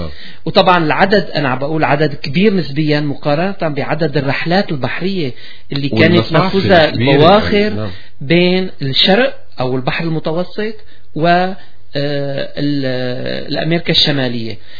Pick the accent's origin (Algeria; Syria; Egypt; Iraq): Syria; now in Canada; أنا اليوم جيت من سوريا، أنا جيلي هو الجيل الأول، لا أزال أحتفظ بجنسيتي ولو أنا ما حافظت عليها، بس ولكن أبقى أنا سوري.